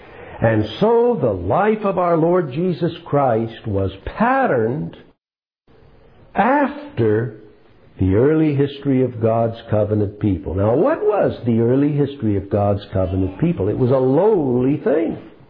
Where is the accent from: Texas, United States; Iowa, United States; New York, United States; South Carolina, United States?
Iowa, United States; Now, where I grew up in Iowa, if we wanted to really rubbish a town and say it is nothing, we would call it Hicksville.